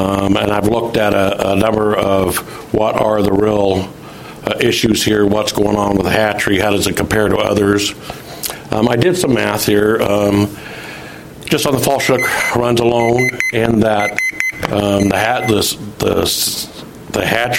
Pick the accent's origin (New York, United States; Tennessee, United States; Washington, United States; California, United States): Washington, United States; Yakima; I'm here from Yakima.